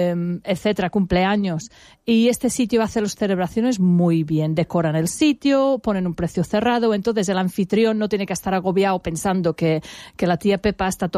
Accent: England, United Kingdom; Spanish is a second language; now in Spain; yo soy inglesa, pero llevo muchos años aquí.

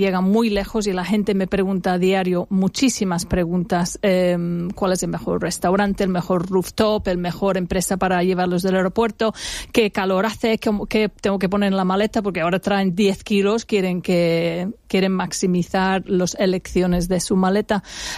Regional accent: England, United Kingdom; Spanish is a second language; now in Benidorm, Spain; porque soy inglesa, pero tengo un pie en cada campo.

